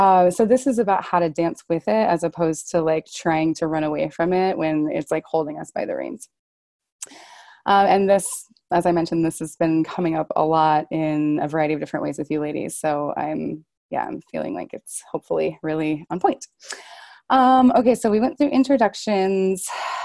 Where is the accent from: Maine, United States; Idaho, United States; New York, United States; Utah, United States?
Idaho, United States; Sandpoint; I am back in my hometown, Sandpoint, Idaho.